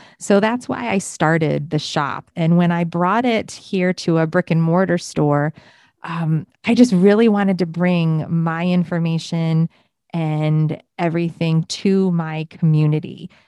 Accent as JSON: {"language": "English", "town": "Rochester", "region": "New York", "country": "United States", "tie": "born or raised there", "lives_now": "Winter Garden, United States", "said": "I went into a shop in my hometown of Rochester, New York. I live in Winter Garden, Florida now, by the way."}